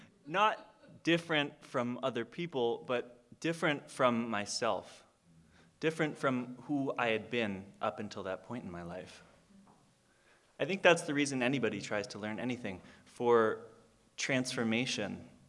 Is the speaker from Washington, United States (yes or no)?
no; Los Angeles, California, United States; I grew up in Los Angeles, and as a kid, when I was a young kid, my parents hired a woman from the neighborhood to be a babysitter.